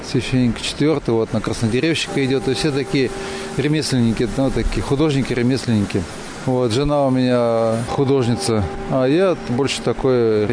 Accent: Tver, Tver Oblast, Russia; Мы из Твери, но перебрались жить в деревню.

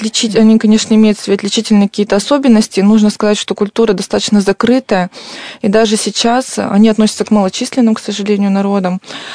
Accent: Urals, Russia; я всех допытываю, а кто же мы такие уральцы?

